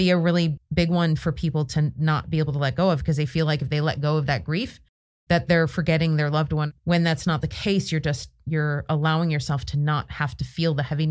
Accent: United States; Oh, I'm such an American sometimes.

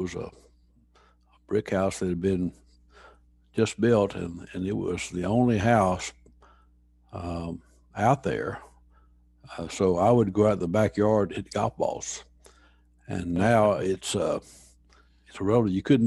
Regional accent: Stephenville, Texas, United States; Growing up in Stephenville was, at a time when I grew up, was different than it is now.

